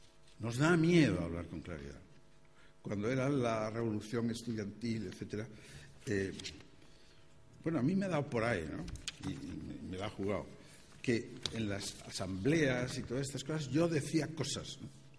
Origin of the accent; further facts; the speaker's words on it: Asturias, Spain; me acuerdo de pequeño en Asturias, en las fiestas de los pueblos y tal